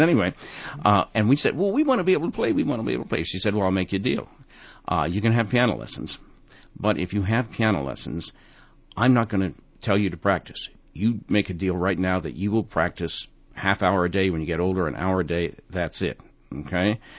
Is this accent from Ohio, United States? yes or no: no; East Stroudsburg, Pennsylvania, United States; born there; I was born in East Stroudsburg in the Pocono Mountains of Pennsylvania, northeast Pennsylvania